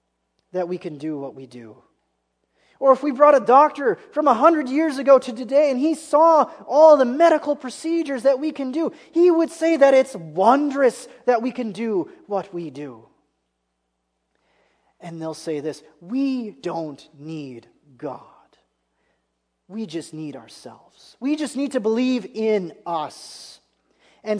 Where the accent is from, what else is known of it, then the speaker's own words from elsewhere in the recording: Wisconsin, United States; I grew up in Wisconsin. You have to remember one thing about Wisconsin. It's the dairy state, okay?